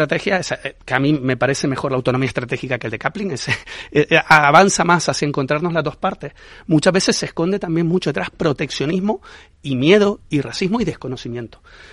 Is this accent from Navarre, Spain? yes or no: no; Canary Islands, Spain; A mí hay una palabra que me gusta mucho, y como canario me cuesta pronunciarla